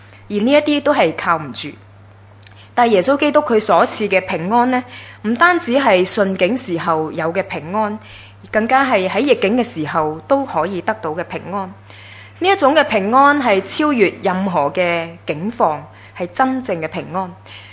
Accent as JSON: {"language": "Cantonese", "country": "Hong Kong", "said": "我们香港人的快乐指数呢，就由去年的72名就跌到75名，"}